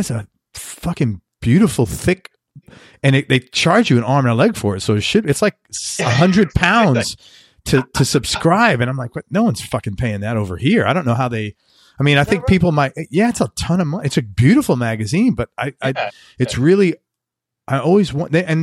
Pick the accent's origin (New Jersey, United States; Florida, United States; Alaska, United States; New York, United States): New York, United States; Bronx; I'm from the Bronx. I mean, it just doesn't sound posh, you know?